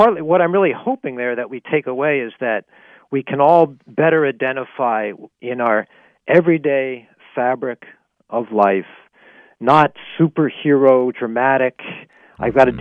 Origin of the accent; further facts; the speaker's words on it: Pittsburgh, Pennsylvania, United States; I grew up in Pittsburgh.